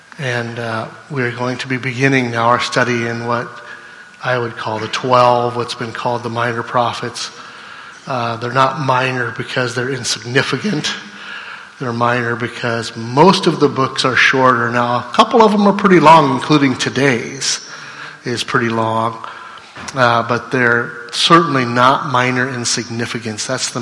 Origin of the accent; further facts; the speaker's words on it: Iowa, United States; but we're from Iowa.